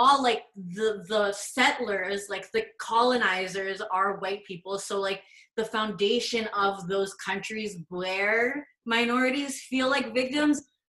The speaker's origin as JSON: {"language": "English", "country": "Philippines", "second_language": "English", "said": "I'm Filipino, so like I can't speak for other cultures, but like in terms of like what I've experienced in the Philippines"}